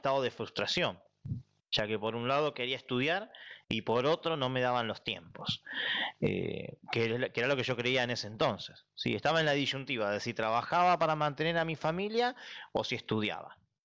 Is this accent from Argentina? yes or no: yes; Argentina; ¿sí? Yo tengo 33 años, soy de Argentina